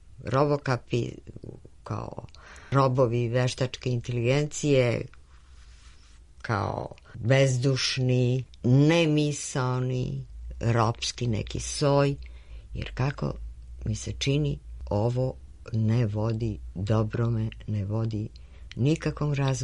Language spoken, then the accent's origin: Serbian; Kruševac, Rasina District, Serbia; also born or lived in Skopje; now in Belgrade, Serbia; Ja sam rođena u Skoplju, odrasla sam i duhovno i fizički u Kruševcu, to je Lazarev grad sa tradicijom srednjevekovnom i slobodarskom, i u Beogradu živim već 50 godina.